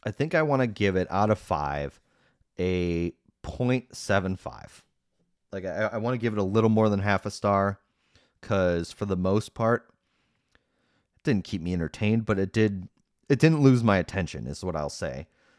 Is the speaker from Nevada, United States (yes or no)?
no; Downers Grove, Illinois, United States; it is about my hometown, even though it was filmed nowhere near it. And even though I've heard the book about Downers Grove, the book that was created that spurred this story, wasn't very good either.